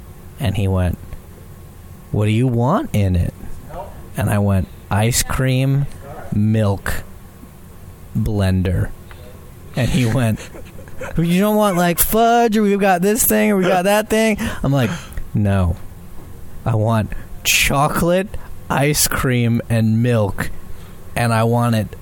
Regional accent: New York, United States; I'm a New Yorker.

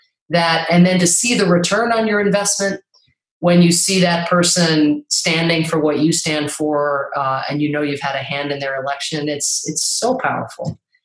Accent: Ireland; I'm Irish. I can't be president or vice president for that matter.

